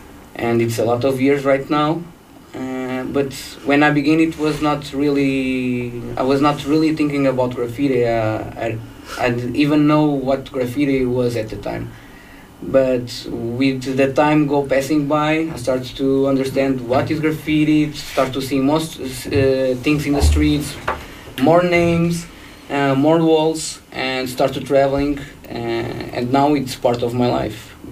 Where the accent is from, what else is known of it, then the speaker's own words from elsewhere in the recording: Lisbon, Portugal; from Portugal, Lisbon.